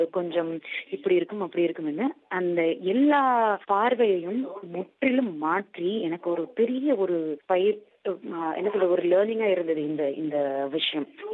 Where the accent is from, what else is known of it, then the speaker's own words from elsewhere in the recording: India; நான் இந்தியன், நான் இந்திய பெண்